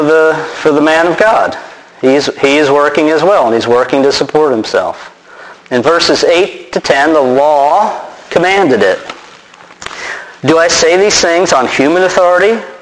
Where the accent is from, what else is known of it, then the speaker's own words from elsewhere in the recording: Charlotte, North Carolina, United States; We come from Charlotte, North Carolina. There's been many just in that area.